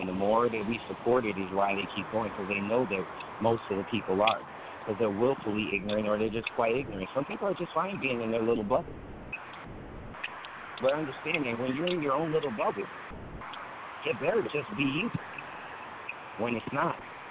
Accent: Wisconsin, United States; Prime example, in my home state, Wisconsin, we have one electric company, really.

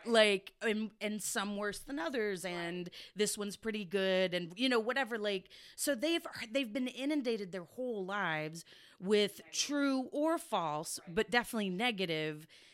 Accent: Texas, United States; Well, I'm from Texas

